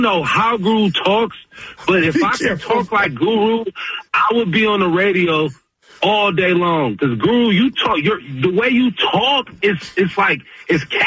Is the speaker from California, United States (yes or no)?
yes; California, United States; And we're from the Bay, so we're trying to go.